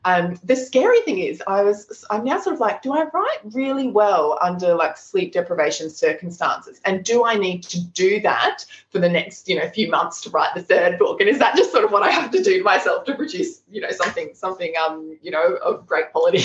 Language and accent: English; Melbourne, Victoria, Australia; also born or lived in Queensland; I grew up in Melbourne, but I've lived my entire adult life in Queensland.